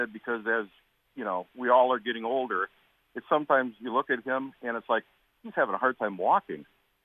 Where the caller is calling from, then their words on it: Wisconsin Rapids, Wisconsin, United States; You know, again, I'm calling from Wisconsin Rapids.